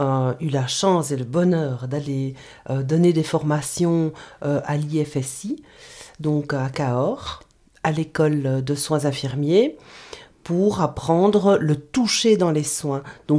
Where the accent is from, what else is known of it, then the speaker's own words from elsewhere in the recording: Belgium; chez nous, en Belgique, on peut se permettre de dire massage